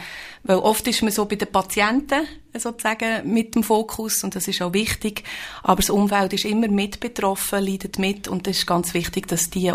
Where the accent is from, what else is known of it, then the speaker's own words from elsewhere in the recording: Aargau, Switzerland; now in Grossachstetten, Switzerland; Ich bin von Grossachstetten angereist. Wir sind seit 10 Jahren dort daheim. Ich bin im Aargau aufgewachsen, bin durchs Studium nach Bern gekommen, ins Berngebiet, habe dort eben an der Uni Bern Psychologie, Psychotherapie studiert und wir sind jetzt in Grossachstetten daheim, mein Mann und ich, der Roman.